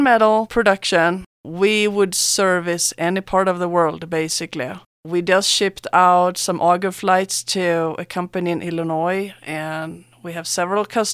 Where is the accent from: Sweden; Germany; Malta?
Sweden; English is a second language; now in San Luis Valley, United States; I'm from Sweden.